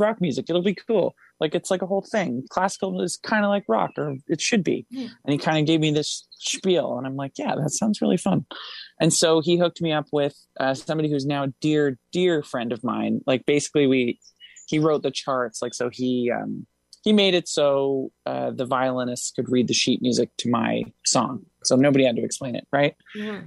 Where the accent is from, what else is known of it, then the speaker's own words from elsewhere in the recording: Hamilton, Ontario, Canada; that happened because I'm from Hamilton.